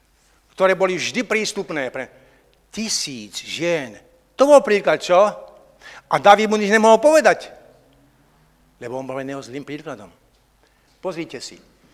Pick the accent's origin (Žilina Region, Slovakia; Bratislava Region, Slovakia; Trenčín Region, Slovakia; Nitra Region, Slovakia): Trenčín Region, Slovakia; Zemianske Podhradie; No to je ešte väčšie, ako keď sme vyrastali my v Zemianskom Podhradí